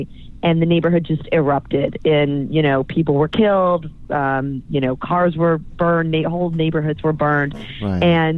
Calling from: Brooklyn, New York, United States; I'm calling you from Brooklyn, New York.

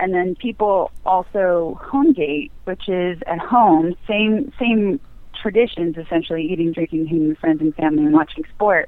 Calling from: New York, United States; I'm actually calling you from New York.

